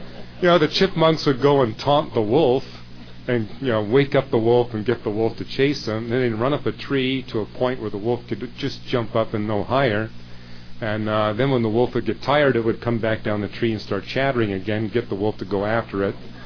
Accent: Canada; You know, I grew up in Canada, and often I would meet carnivores that had never seen a human being before.

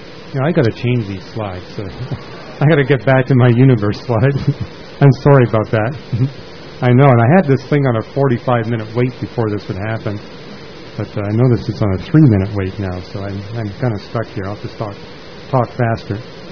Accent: Vancouver, British Columbia, Canada; where I grew up in Vancouver, 100% of their water was snow and glacier melt.

